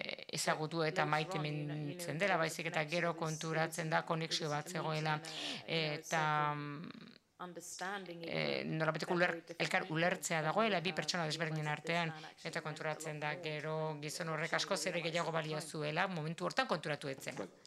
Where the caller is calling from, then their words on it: Peru; ni Perutik nator